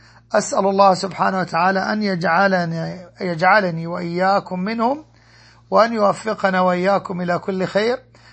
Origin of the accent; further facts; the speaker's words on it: Egypt; وأن يحفظ بلادنا مصر من كل مكروه وسوء